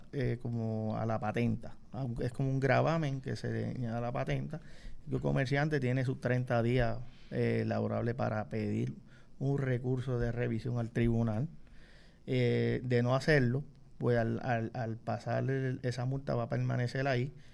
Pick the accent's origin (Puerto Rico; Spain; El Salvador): Puerto Rico; Pezuela; vivo allá abajo. Soy de Pezuela, allá me resido, y con mucha honra me enorgullece, ¿verdad?, que esa comunidad